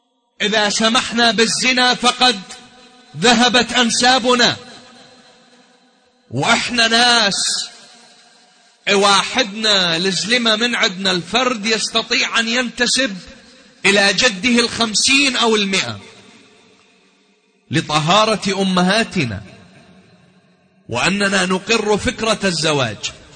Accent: Iraq; أنا ابن العراق، أنا ابن الإسلام، ابن الوطن الإسلامي والوطن العربي

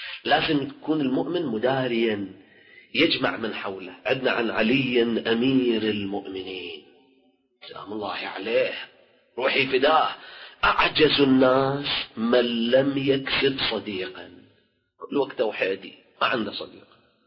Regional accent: Iraq; احنا عندنا بالعراق

